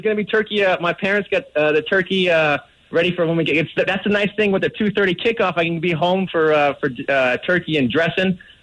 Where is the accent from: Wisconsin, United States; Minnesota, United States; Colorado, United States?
Colorado, United States; Listen, you know, you're right. I'm from Colorado, and I'll be there at the game today with the Rapids.